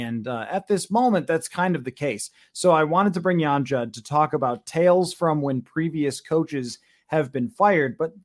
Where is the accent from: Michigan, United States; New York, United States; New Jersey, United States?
New York, United States; Buffalo; I mean, for me, growing up in Buffalo, Marv Levy was this way